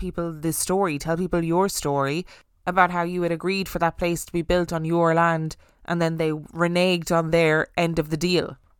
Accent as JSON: {"language": "English", "town": "Alwar", "region": "Rajasthan", "country": "India", "said": "I am from Alwar, and Bangor is in the municipality of Alwar district. Since childhood, I have heard various stories about Bangor"}